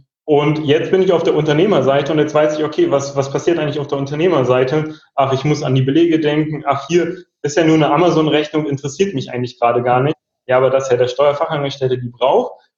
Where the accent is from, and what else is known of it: Berlin, Germany